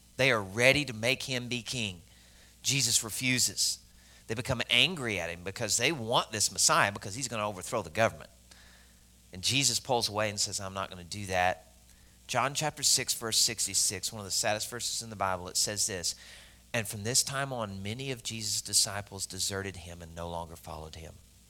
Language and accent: English; Arkansas, United States; Like where I grew up there in Arkansas